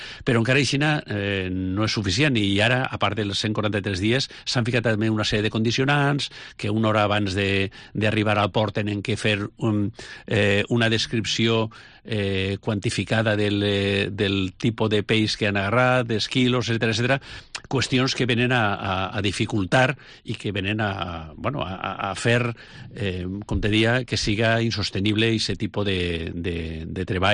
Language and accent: Catalan; Almassora, Valencian Community, Spain; Pues, jo soc d'Almassora, en la Praia d'Almassora, bueno, en Castelló